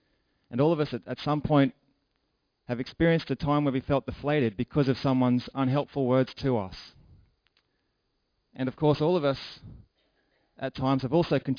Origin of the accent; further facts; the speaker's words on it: Australia; this as simply being the Aussie way. That's just how we do things in Australia. That's just how we interact.